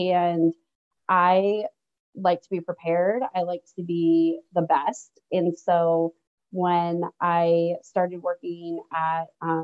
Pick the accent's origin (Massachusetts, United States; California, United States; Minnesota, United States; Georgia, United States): Massachusetts, United States; Boston; I grew up outside of Boston, and I ended up on the West Coast.